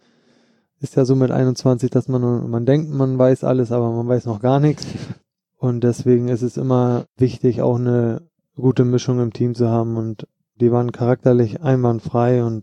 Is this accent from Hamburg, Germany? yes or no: yes; Hamburg, Germany; In Hamburg bin ich groß geworden und in Frankfurt ist meine fußballerische Heimat